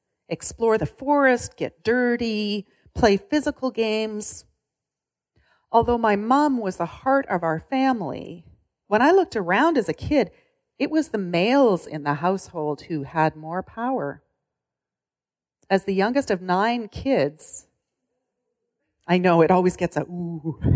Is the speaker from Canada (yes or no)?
yes; Saskatoon, Saskatchewan, Canada; was growing up in Saskatoon, I was what you call a tomboy